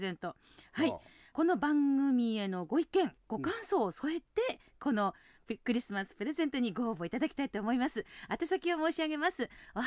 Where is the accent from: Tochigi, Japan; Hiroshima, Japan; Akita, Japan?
Tochigi, Japan; Nasukarasuyama; 私の地元那須烏山からですね